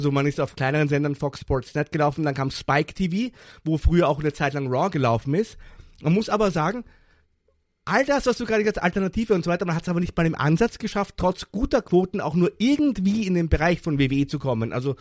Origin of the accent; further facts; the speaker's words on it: Vienna, Austria; Bei uns in Wien sagt, man geht zum Schmied und nicht zum Schmiedel quasi.